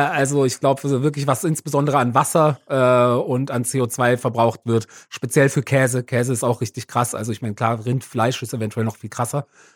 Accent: Karlsruhe, Baden-Württemberg, Germany; Ja, in meiner Heimatstadt, in Karlsruhe, ja.

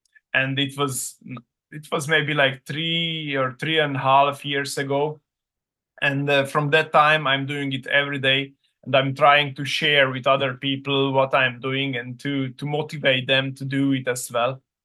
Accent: Slovakia; now in Austria; Here in Austria, we have only two races per winter season, but I'm coming from Slovakia. That's the next country next to Austria.

